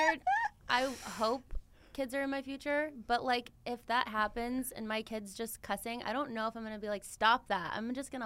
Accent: Pasadena, California, United States; I grew up in Pasadena.

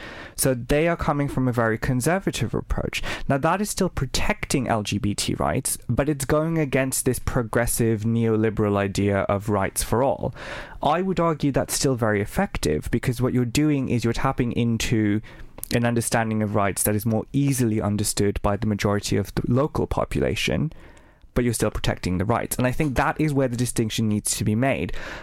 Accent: Bangladesh; I mentioned earlier on, I'm from Bangladesh.

